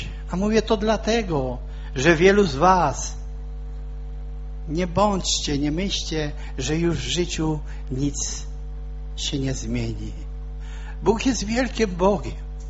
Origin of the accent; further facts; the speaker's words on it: Bielsko-Biała, Silesian Voivodeship, Poland; a że pochodzę z Bielska, jeszcze był sklep tam na mieście, i pojechałem do Bielska, do mojej mamy.